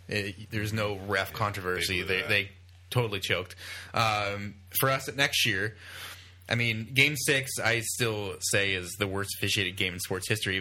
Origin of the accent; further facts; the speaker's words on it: Sacramento, California, United States; Yeah, from Sacramento area originally, about 30 miles east Sacramento, actually. So in between there and Tahoe.